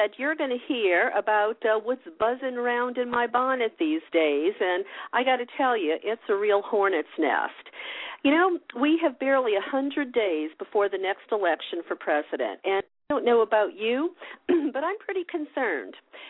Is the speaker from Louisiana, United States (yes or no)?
yes; Louisiana, United States; You know, I was talking to my longtime friend who lives in Louisiana, my home state, and not only the miles have separated us